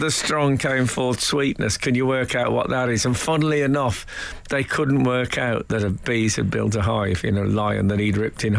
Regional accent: Leeds, Yorkshire and the Humber, United Kingdom; I mean, there was a slight element of I'm from Leeds, so I've never seen mango before.

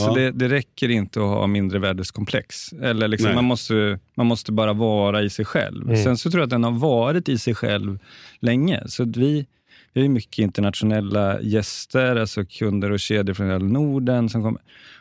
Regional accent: Örnsköldsvik, Västernorrland County, Sweden; now in Örebro, Sweden; kommer ju från Örebro nu, men jag är ju från Övik. Men jag har insett att jag då, liksom, nu är jag ju i något form av mellanland, när man liksom hälften av sitt medvetna liv inte har bott i Övik.

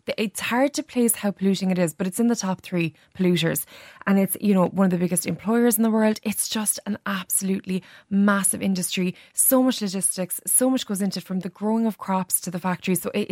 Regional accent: Ireland; As Irish people, we consume twice as much fashion as the average EU consumer.

